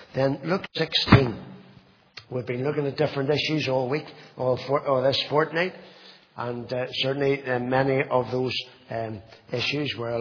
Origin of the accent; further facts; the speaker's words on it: Londonderry, Northern Ireland, United Kingdom; I remember growing up in Londonderry